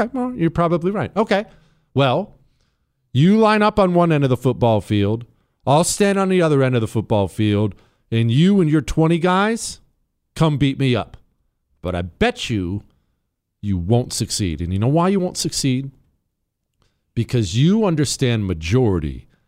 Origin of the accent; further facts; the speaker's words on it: Bozeman, Montana, United States; also born or lived in Ohio; Livingston is about 20 minutes away from Bozeman, Montana, where I grew up. Remember, I grew up in Ohio till I was 10, and then at 10, I moved to Bozeman, Montana.